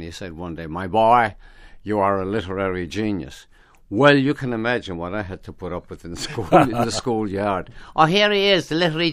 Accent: Ireland; And then, no, I'm Irish.

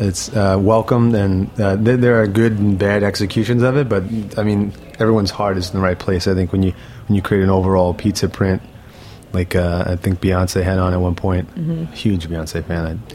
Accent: Brooklyn, New York, United States; South Brooklyn. I grew up in Midwood, Dimmis Park area.

